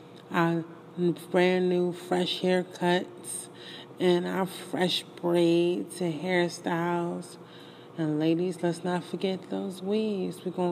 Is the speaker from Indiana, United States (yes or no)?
no; Harlem, New York, United States; also born or lived in Brooklyn; because I am from BK, and I grew up in Harlem World. Yes, grew up right in Harlem.